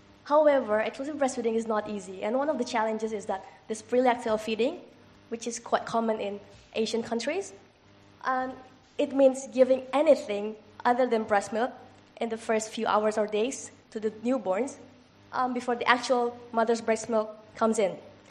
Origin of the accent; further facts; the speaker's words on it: Indonesia; English is a second language; looking at the trends and determinants of pre-lactal feeding practice in my home country, which is Indonesia.